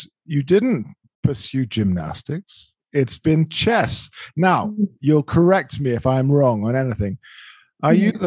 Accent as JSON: {"language": "English", "region": "England", "country": "United Kingdom", "lives_now": "San Diego, United States", "said": "Well, you know, my most stable home in my whole life, although I'm English, is in San Diego."}